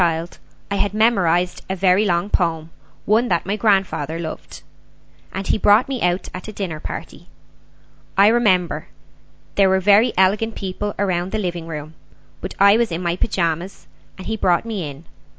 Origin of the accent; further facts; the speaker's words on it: Pennsylvania, United States; also born or lived in New York; I was born in New York. But Pearl Harbor was bombed, and my father had to go off to war. And so my mother took us children back to her hometown, a small town in Pennsylvania, when I was only two.